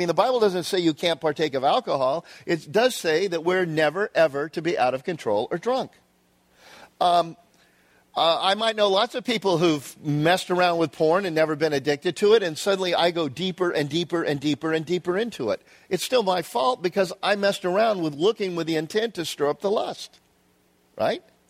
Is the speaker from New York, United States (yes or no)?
yes; New York, United States; Or fill in geography. I'm from New York. We're just strung tight.